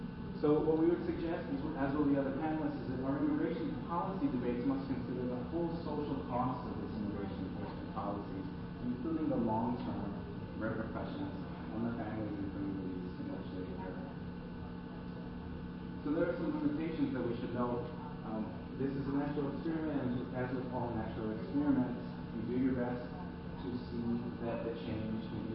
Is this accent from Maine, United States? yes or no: no; Texas, United States; born there; first language English; English is my first language. No matter what my history is, I was born in Texas